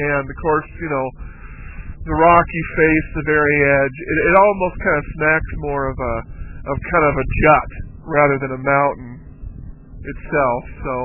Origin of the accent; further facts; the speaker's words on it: Los Angeles, California, United States; born there; I'm not from the East. Now, I was born in Metro Los Angeles, California, but I've spent most of my life in extremely rural areas